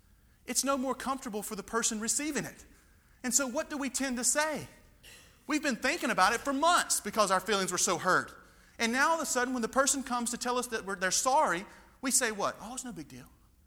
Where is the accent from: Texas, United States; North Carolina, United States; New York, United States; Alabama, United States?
North Carolina, United States; Stokesdale; I know when I grew up in Stokesdale, good old country town